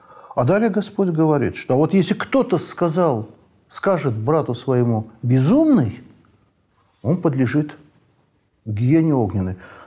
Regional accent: Azerbaijan; А вот у меня на родине очень интересно

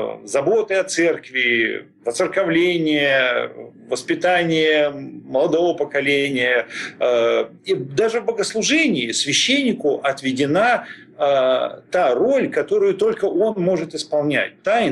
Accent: Moscow, Russia; now in United States; Я живу в Америке со своей семьей последние 25 лет, хотя родился и вырос в Москве.

